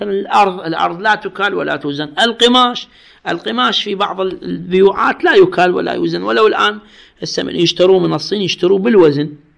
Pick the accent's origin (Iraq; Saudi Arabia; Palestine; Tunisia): Iraq; هذا مثل عندنا بالعراق